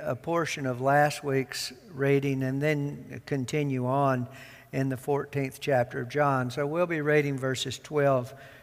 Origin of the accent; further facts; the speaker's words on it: the South, United States; accent: southern; this new phone needs to be trained to my southern accent